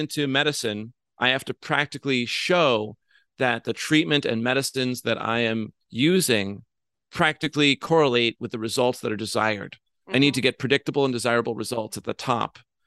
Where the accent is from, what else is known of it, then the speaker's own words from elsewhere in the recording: New York, United States; Why do I sound so confident besides growing up in New York State?